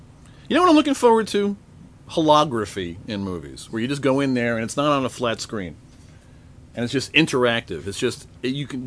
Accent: Australia; born there; accent: Australian; the Australian like, accent is very hard to lose. I know, because I was born in Australia.

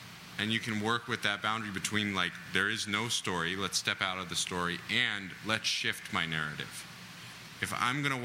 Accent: New York, United States; It's like growing up in New York. There's certain things about growing up in New York in the 80s and 90s that are shared.

